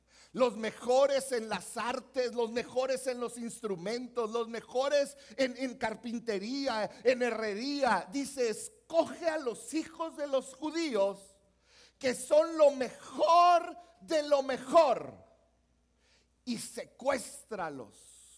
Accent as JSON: {"language": "Spanish", "country": "Mexico", "said": "Gracias a Dios somos mexicanos, Raciel."}